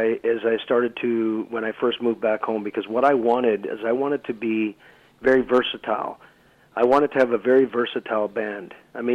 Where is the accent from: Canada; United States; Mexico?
Canada; Prince Albert, Saskatchewan; I was born and raised in Prince Albert, Saskatchewan, and I started playing fiddle at the age of 14.